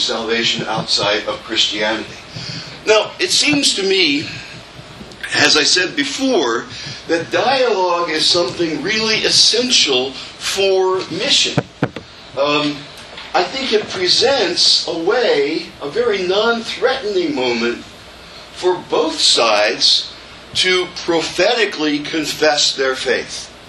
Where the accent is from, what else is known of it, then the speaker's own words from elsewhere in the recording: United States; also born or lived in Rome, Italy; There's no better way, I found out, to know that I'm an American.